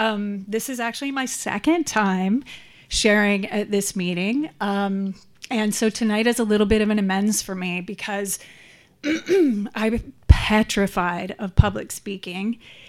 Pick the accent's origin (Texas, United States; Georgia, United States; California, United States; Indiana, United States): Texas, United States; born there; I was born in Texas, proud Texan, to a single mom. I was raised an only child.